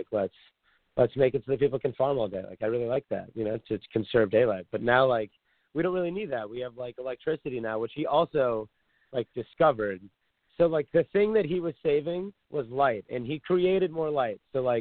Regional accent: Pittsburgh, Pennsylvania, United States; I'm also from the Berg, so, like, you know how some Yinzers be.

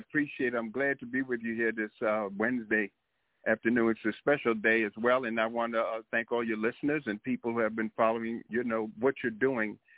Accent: Yonkers, New York, United States; born there; Yes, I was born in Yonkers, New York, which is, you know, right up the way. Yonkers, New York, a very unique place, in a housing project called the Schlobaum Housing Project, which is kind of infamous in its own way.

